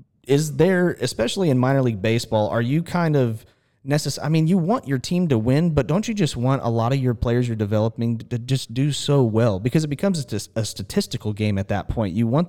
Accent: Wichita, Kansas, United States; since watching minor league baseball for me in my hometown in Wichita.

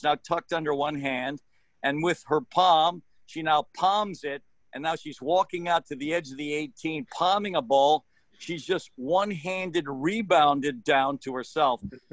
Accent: Mumbai, Maharashtra, India; born there; moved away; also born or lived in Kenya / Singapore; I was born in an English colony. I was raised in British colonies. I was born in Bombay, India. I've lived in Kenya and Singapore.

